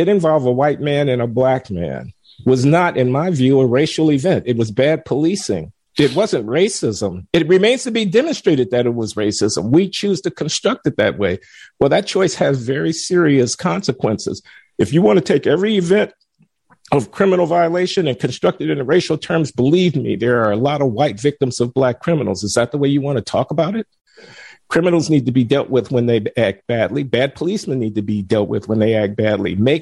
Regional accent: Chicago, Illinois, United States; But I was a Sox fan growing up on the South Side.

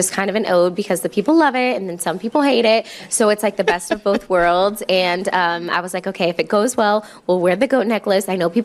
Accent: Spring, Texas, United States; because I just still think I'm … from Spring, Texas that loves to flip.

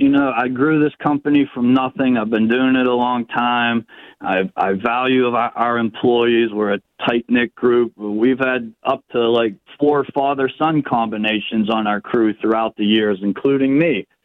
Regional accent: Pittsburgh, Pennsylvania, United States; I'm a Pittsburgher. I was born and raised in Pittsburgh. I've always had a Pittsburgh address. I grew up in Greenfield.

